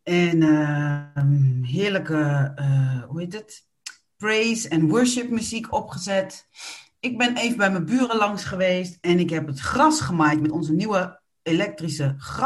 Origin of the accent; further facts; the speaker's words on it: Nieuwegein, Utrecht, Netherlands; also born or lived in Suriname; ben geboren in Suriname en getogen in Nederland, in Nieuwegein.